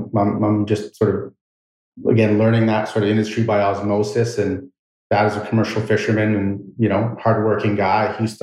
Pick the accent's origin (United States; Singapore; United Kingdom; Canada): Canada; Tsawwassen, British Columbia; We grew up in Tawasin.